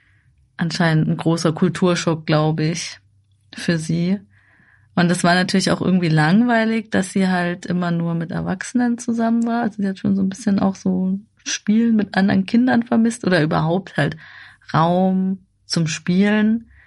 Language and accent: German; Germany; weil er anscheinend gemerkt hat, wir sind halt Deutsche.